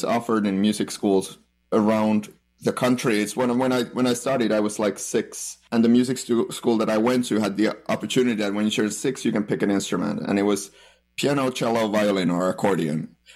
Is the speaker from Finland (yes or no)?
yes; Finland; English is a second language; now in Canada; I'm originally from Finland. I've been in Canada for a couple of years now.